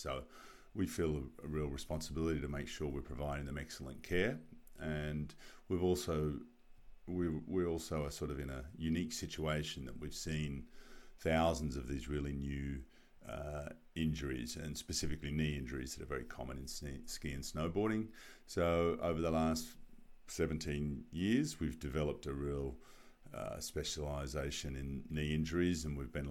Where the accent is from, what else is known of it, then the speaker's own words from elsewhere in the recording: Australia; moved away as an adult; now in Tokyo, Japan; I'm an Australian physiotherapist and founder of Asia Physio.